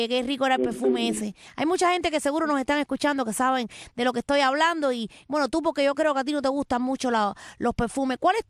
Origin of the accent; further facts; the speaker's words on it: Cuba; moved away; Yo llevo 23 años fuera de Cuba y allá en mi pueblito Boyo Manso